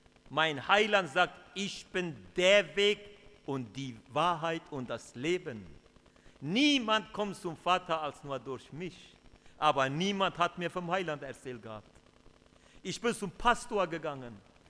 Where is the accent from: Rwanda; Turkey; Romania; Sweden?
Turkey; Ihr Lieben, ich komme aus der Türkei. Ich gehöre zu dem Volk der Kurden.